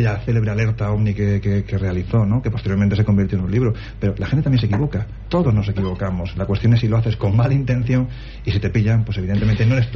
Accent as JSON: {"language": "Spanish", "country": "Spain", "said": "Y nosotros también, como europeos y como españoles, bebemos de lo que sucede allí."}